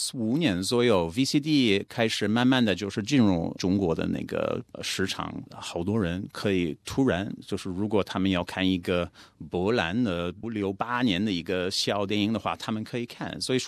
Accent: Australia; Chinese is a second language; also born or lived in Beijing; 你可以说我就是一个澳大利亚老百姓，然后我就在北京花了好长时间。

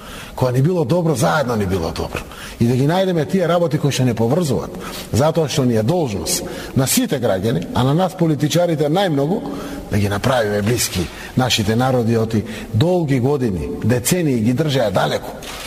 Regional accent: Strumica, Southeastern, North Macedonia; Јас се сеќавам на свиждењето, кое што јас сум од Струмица, тоа со Петрич, што сме го правеле.

